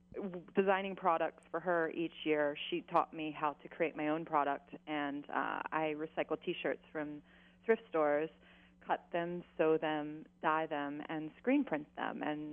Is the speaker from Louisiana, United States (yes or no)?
yes; Louisiana, United States; moved away as an adult; also born or lived in New York City, United States; now in Kauai, United States; I did. I moved here from New York City. I grew up in Louisiana in a small town, and when I visited, I just fell in love with Kauai, and it reminded me of home